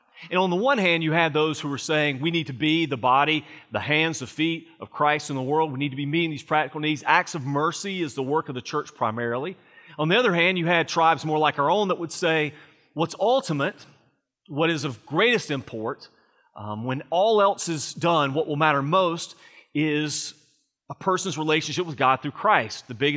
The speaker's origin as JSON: {"language": "English", "town": "Liverpool", "region": "North West England", "country": "United Kingdom", "tie": "born or raised there", "said": "when I was just a lad in my hometown in Liverpool"}